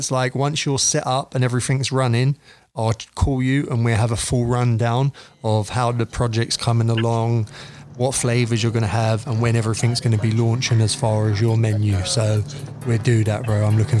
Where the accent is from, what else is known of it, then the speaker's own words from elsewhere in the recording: London, United Kingdom; I survived growing up in Northwest London.